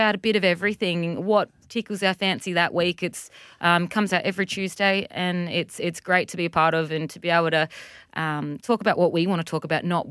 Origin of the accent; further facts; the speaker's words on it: Australia; But I'm Australian, unfortunately. Luckily, I'm Australian